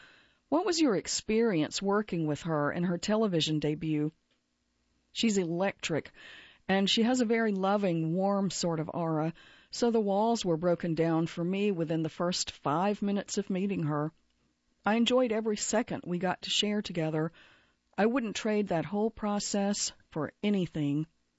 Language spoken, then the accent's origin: English; Toronto, Ontario, Canada; I'm from Toronto